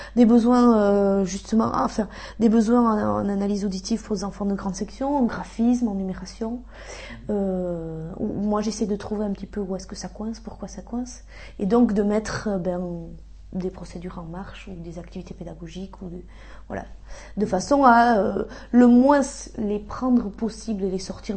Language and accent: French; Biarritz, Nouvelle-Aquitaine, France; Moi, je suis née ici à Biarritz.